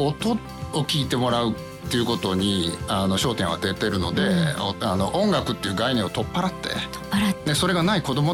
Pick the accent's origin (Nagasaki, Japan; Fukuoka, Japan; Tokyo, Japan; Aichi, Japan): Aichi, Japan; Nagoya; moved away as an adult; now in Seattle, United States; 生まれも育ちも名古屋なんですが、はい、93年からアメリカワシントン州シアトルですね、イチローのいたシアトルで生活してまして